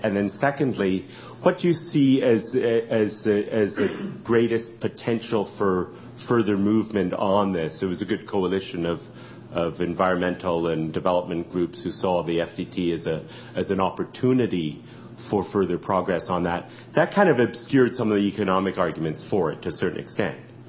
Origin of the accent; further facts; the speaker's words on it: Canada; I want to apologize as a Canadian for the actions of our government